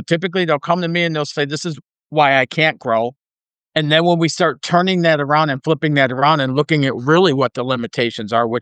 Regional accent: Detroit, Michigan, United States; born there; So I was born in Detroit, Michigan, in Detroit, in the very low-income blue-collar family.

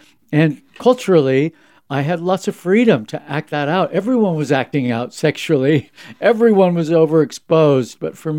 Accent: California, United States; So, yeah, I was raised in Southern California.

